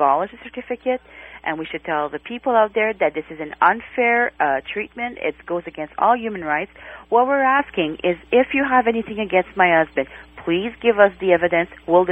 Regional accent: Canada; Also, the thing is, I'm a Canadian, and wherever my husband goes, I'm going to go.

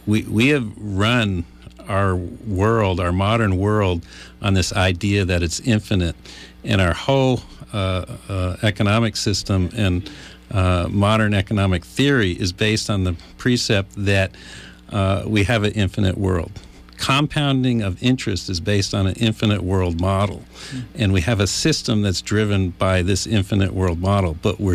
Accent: Pittsford, United States; Every time I drive through my hometown of Pittsford, there's a dam that used to have a hydro turbine on it 30, 40 years ago

